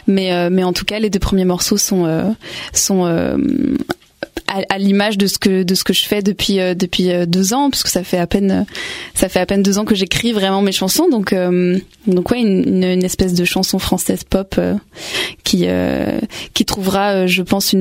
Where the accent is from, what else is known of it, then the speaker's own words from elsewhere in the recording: Narbonne, Occitanie, France; je suis ensuite partie faire des études à Paris, parce que je suis originaire de Narbonne.